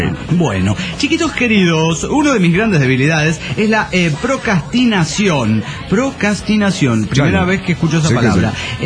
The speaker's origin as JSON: {"language": "Spanish", "region": "Mexico City", "country": "Mexico", "said": "del DF mexicano."}